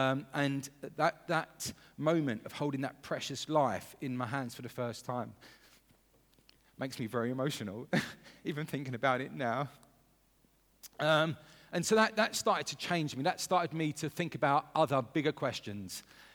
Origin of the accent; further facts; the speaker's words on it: London, United Kingdom; Growing up in London, I grew up in a very multicultural area, and I was mindful of, actually, there's many faith systems.